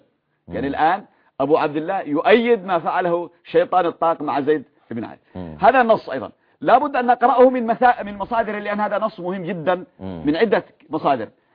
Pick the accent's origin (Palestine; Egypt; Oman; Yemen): Yemen; عندنا في اليمن